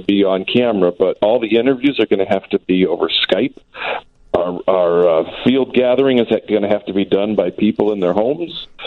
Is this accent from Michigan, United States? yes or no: no; Toledo, Ohio, United States; Ohio, Toledo, Ohio. Not far from you.